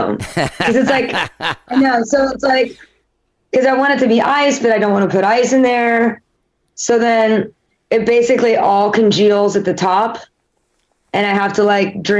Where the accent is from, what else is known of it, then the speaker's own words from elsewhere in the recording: Indianapolis, Indiana, United States; now in Los Angeles, United States; I'm from Indianapolis.